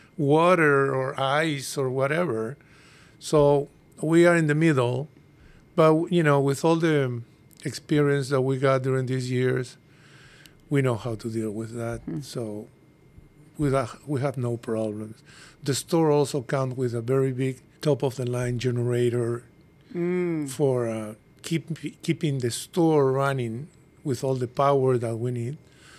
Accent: Lima, Peru; now in San Francisco, United States; Yes, Susie and I were from Peru. We are from Lima. Then we came here, and 5 years after, Natalia was born in San Francisco.

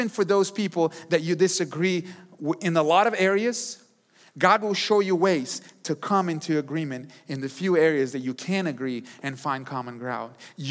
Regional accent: New York, United States; we are from New York and Northeast and we don't play around, right?

